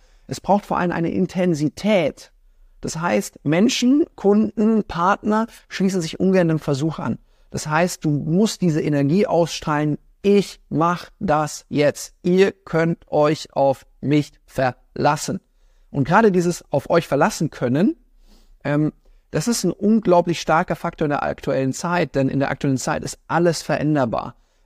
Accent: Munich, Bavaria, Germany; diesmal nicht München, meine Heimatstadt, ja.

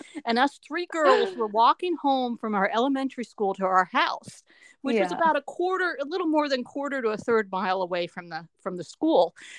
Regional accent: Upper Arlington, Ohio, United States; Well, you know, that was like that when I was growing up in Upper Arlington, Ohio, you know, in Columbus.

